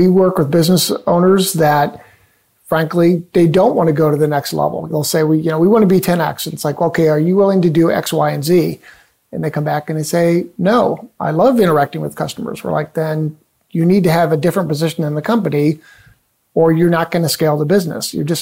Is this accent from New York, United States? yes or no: no; Cleveland, Ohio, United States; I'm from Cleveland, Ohio.